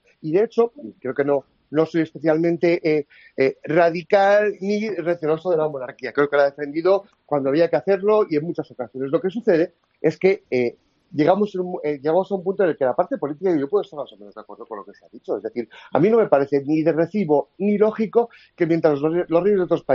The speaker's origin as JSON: {"language": "Spanish", "country": "Spain"}